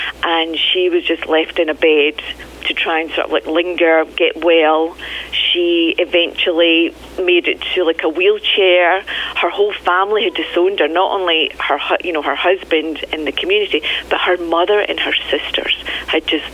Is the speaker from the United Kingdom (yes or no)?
yes; Scotland, United Kingdom; Yes, I'm from Scotland.